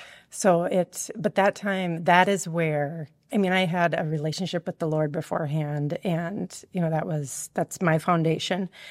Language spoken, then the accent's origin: English; Cold Spring, Minnesota, United States; I am from this area. I grew up in Cold Spring, went to Ricori.